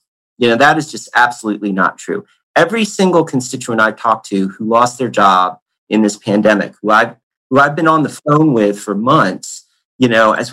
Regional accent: Florida, United States; I grew up in Pinellas. I was born and raised here. We're raising our three little kids here.

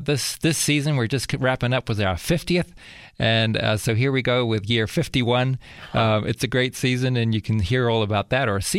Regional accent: New Zealand; now in Reno, United States; I actually grew up in New Zealand, which people are surprised by because I've kind of lost my accent.

